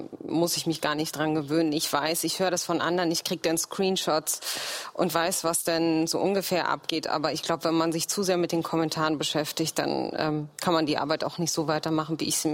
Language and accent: German; Berlin, Germany; Und ich sage dann, ich bin Deutsche. Und wenn sie nachbohren und ich sage dann, ich bin Berlinerin und weiter nachbohren. Und ich sage, ich komme aus Moabit.